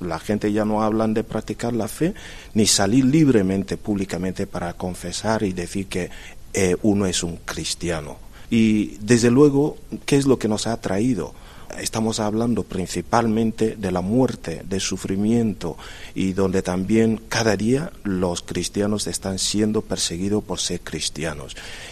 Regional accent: Nigeria; como siendo un nigeriano, me rompe el corazón

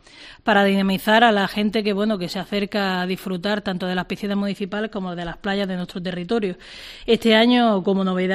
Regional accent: La Rábita, Andalusia, Spain; y bueno, yo pues muy satisfecha de que haya podido acercarlo a mi pueblo, a La Rábita

